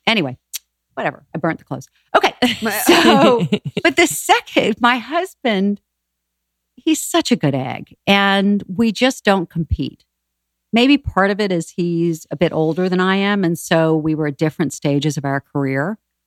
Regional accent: the South, United States; So we're from the South.

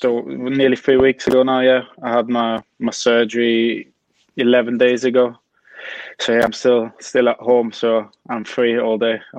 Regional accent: Vienna, Austria; obviously I'm from Vienna. So like in Austria, there's 9 different kind of areas that you play against.

